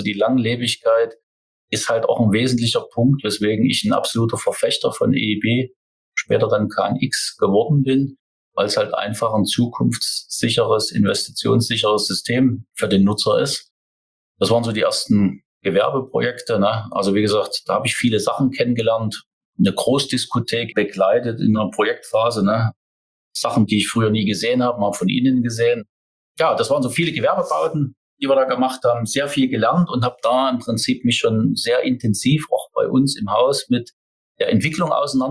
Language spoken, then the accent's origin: German; Saxony, Germany; now in Thuringia, Germany; Wirst du das als Sachse, der in Thüringen lebt, auch ein paar Jahre im Sauerland aushalten? Ne? Wir sind als Sachsen, als Thüringer sehr standorttreu